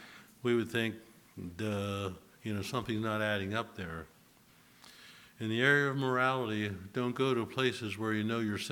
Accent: Pennsylvania, United States; I grew up in Lancaster Conference Church, Pennsylvania.

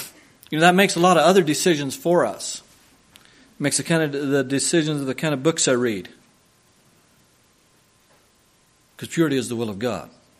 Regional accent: Oregon, United States; now in Umatilla County, United States; And I come from the Willamette Valley. And it rains there a lot.

